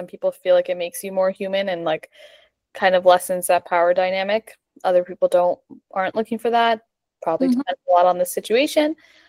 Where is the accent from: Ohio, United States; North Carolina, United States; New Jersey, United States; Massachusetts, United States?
New Jersey, United States; because my husband and I, like Morgan said, we're from New Jersey. A lot of people in our town were impacted.